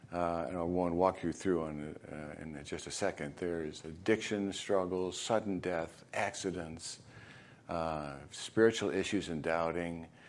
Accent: Chicago, Illinois, United States; now in Florida, United States; And I grew up in Chicago, so I'm used to the white Christmas

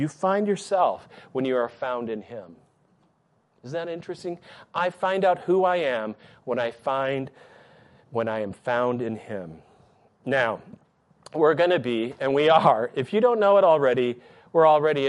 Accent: Michigan, United States; I loved my hometown in Michigan.

